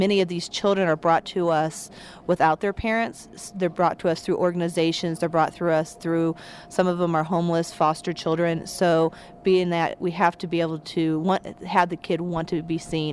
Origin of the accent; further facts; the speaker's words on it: Kansas City, Missouri, United States; when we do the Kansas City Royals in my hometown of Kansas City